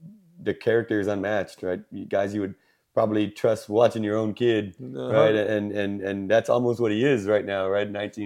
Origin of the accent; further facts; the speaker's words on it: San Antonio, Texas, United States; I mean, growing up in San Antonio, we got used to playoff success, right?